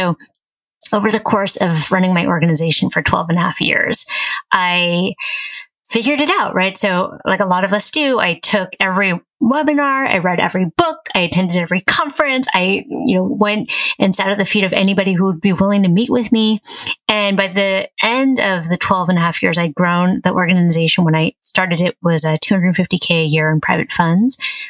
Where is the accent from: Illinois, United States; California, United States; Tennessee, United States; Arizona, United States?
California, United States; San Francisco; I'm originally from San Francisco. It's actually, I'm here right now.